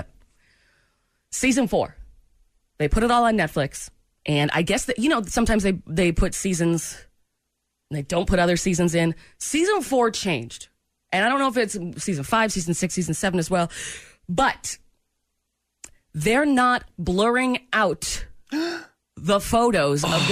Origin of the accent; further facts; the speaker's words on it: United States; But I'm in America. I'm an American.